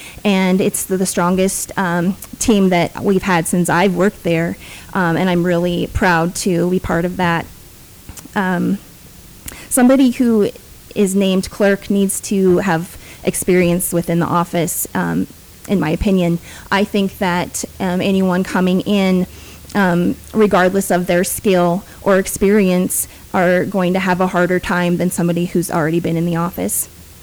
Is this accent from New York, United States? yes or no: yes; Buffalo, New York, United States; I was raised here in Buffalo.